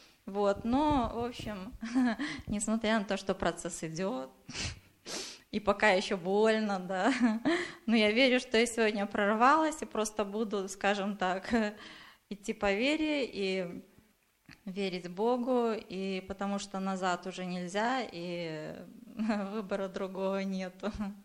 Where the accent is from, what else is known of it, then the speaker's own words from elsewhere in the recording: Minsk, Belarus; я из Минска.